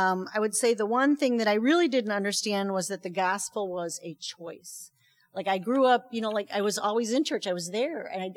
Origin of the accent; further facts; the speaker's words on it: Chicago, Illinois, United States; born there; my life before Christ. I was born in 1960 in Chicago.